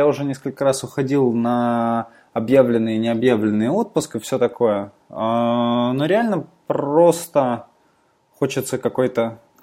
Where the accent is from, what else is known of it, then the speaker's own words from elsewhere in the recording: Rostov-on-Don, Rostov Oblast, Russia; Я из Ростова-на-Дону. И здесь сейчас и живу, и работаю.